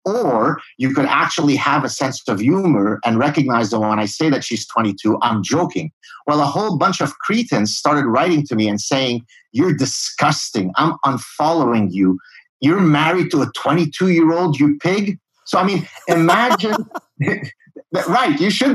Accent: Lebanon; moved away; I come from Lebanon where we escaped. We're Lebanese Jews. And we escaped the civil war in Lebanon.

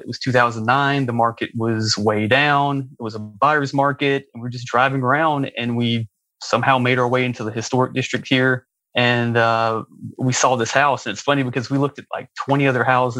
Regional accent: Alabama, United States; now in Ann Arbor, United States; I'm from Alabama. I have to say Roll Tide.

